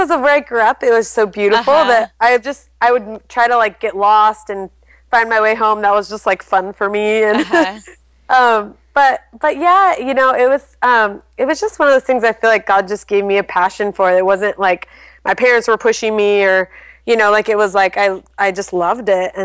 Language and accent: English; Santa Rosa, California, United States; I grew up in Santa Rosa in Northern California, kind of in the wine country near Sonoma.